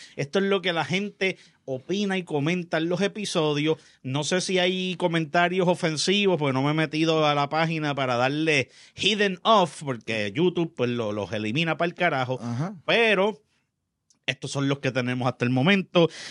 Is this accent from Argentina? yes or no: no; Puerto Rico; now in West Virginia, United States; Yo soy un boricua entre un montón. Soy blanco.